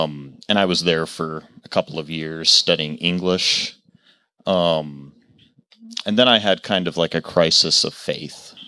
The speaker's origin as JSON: {"language": "English", "region": "Utah", "country": "United States", "said": "It does. Yeah. I'm from Utah, and I was raised in the Mormon church. After high school, I spent 2 years in West Africa, where I served as a missionary for the church."}